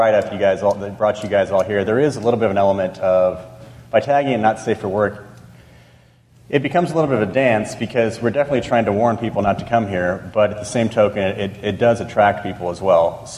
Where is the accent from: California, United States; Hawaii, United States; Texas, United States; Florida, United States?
Texas, United States; Houston; I'm not trying to do the coastal thing, but because I'm from Houston, but people in New York and LA are going to be a little bit more liberal